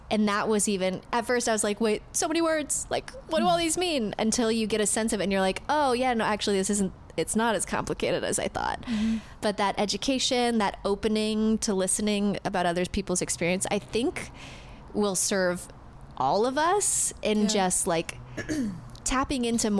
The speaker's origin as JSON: {"language": "English", "region": "Ohio", "country": "United States", "said": "Whereas I'm from Ohio and like, like if any of my family members listen to this who live in Ohio, they're probably going to be so confused"}